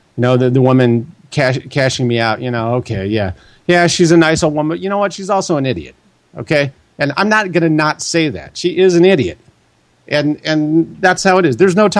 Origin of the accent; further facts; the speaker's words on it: Wisconsin, United States; born there; also born or lived in California; I was born in Wisconsin, but basically my dad's line was from Missouri. My mother's line was from California. So I have pretty good, and I went to school in California.